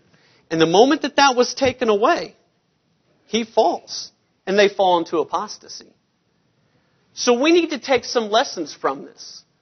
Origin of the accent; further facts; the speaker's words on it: Blue Springs, Missouri, United States; I'm from Blue Springs, Missouri, where Brett Hoagland preaches.